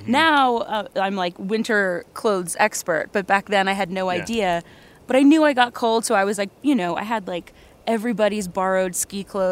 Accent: New York City, New York, United States; growing up in New York City

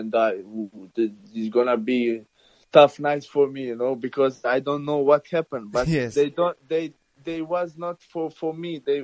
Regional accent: Croatia; because I'm from Croatia

